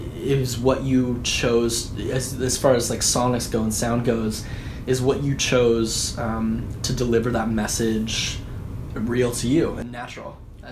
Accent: San Diego, California, United States; now in Los Angeles, United States; since moving to L.A., because, I mean, I grew up in San Diego and did, like, band stuff and played in, like, kind of pop rock bands

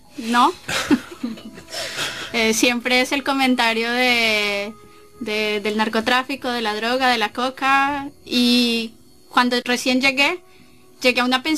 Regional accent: Colombia; moved away as an adult; now in Chile; Bueno, yo llegué también a estudiar. Yo soy colombiana. Digamos que en general con los chilenos me ha ido bien, pero me ha ido bien porque no soy negra.

